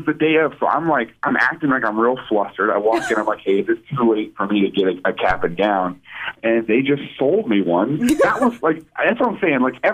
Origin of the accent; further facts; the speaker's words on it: Mount Vernon, Missouri, United States; now in Kansas City, United States; Yeah. I grew up near Springfield. I grew up in Mount Vernon.